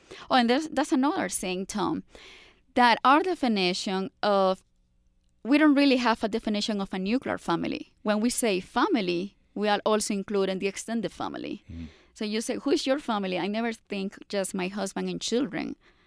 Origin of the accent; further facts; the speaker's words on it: Costa Rica; I mean, like, I'm from Costa Rica. We don't have the practice of putting all elderly parents in the nursing home.